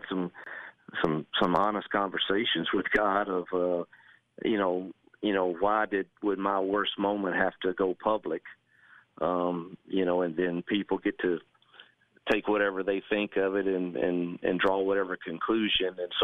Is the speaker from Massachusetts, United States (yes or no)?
no; Mississippi, United States; I got back to Mississippi, my home state, and man, was able to turn that program immediately